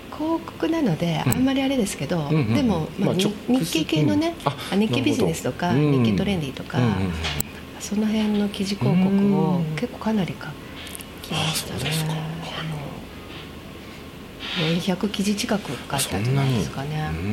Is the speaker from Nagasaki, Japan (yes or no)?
no; Okayama, Japan; 私はですね、はい、岡山出身です。